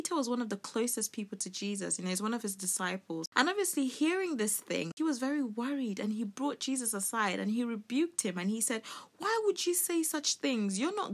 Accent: Cameroon; in Africa, in my home country, Cameroon

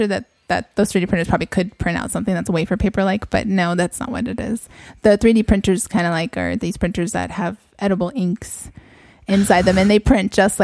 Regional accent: San Jose, California, United States; moved away as an adult; now in San Diego, United States; Oh, from the Bay Area. I'm actually from San Jose. And I moved out to San Diego.

